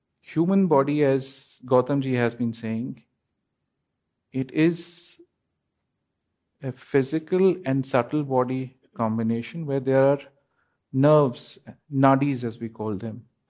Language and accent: English; Srinagar, Jammu and Kashmir, India; born there; I was born in Srinagar. It's a very cold place. Winters, it can get really cold.